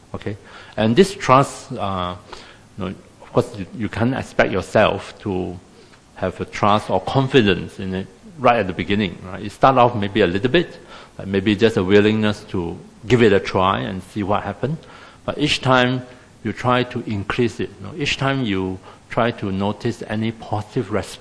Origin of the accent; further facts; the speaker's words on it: Singapore; And then being Singaporean, when I first heard the bush, bush in Singapore is like a scrub, right?